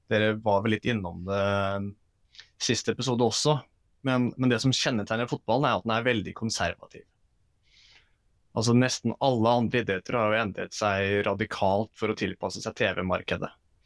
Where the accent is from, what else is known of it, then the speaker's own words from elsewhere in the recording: Halden, Østfold, Norway; Nei, jeg er fra Halden.